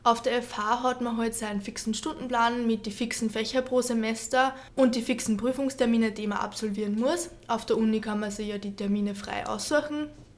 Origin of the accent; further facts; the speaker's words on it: Upper Austria, Austria; Ist eine sehr gute Schule bei uns in Oberösterreich, war die nächste zu meinem Heimatort.